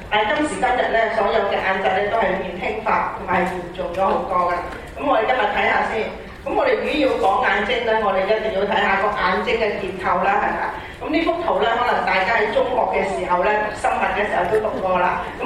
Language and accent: Cantonese; China; 紅膜，我哋中國人嘅紅膜咧係大約係咩色啊？